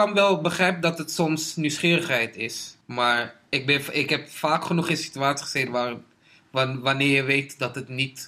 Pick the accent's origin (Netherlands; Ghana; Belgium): Ghana; Ik ben Ghanese. Ja. Ik ben nog nooit naar Ghana geweest. Ik heb helemaal niks bij Ghana.